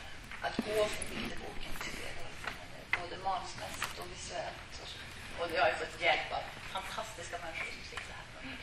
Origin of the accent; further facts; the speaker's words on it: Norrbotten County, Sweden; Jag kom från Norrbotten